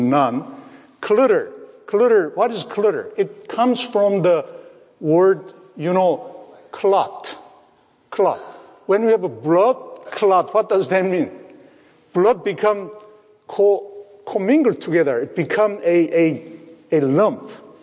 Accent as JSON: {"language": "English", "country": "South Korea", "second_language": "English", "said": "when I was about 10-year-old, I learned this word spare because at that, you know, I'm from Korea. We don't study, learn English at the time."}